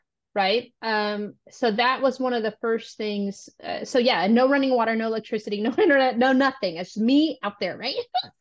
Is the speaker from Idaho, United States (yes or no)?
yes; Boise, Idaho, United States; also born or lived in Montana; So when I was growing up in Boise, Idaho, I was born in Montana, the original Hannah Montana.